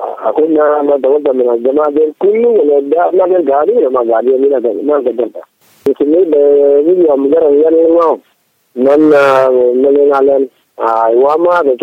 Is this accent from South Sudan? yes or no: yes; South Sudan; أنا من الجنوب